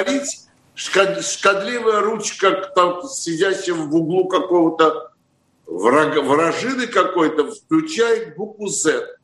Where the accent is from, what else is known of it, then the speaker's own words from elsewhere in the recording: Guayaquil, Guayas, Ecuador; also born or lived in Baku; я вырос в Гуаякиле. Родом я из Баку, а жил, работал, окончил мединститут и высшую школу экономики в Гуаякиле.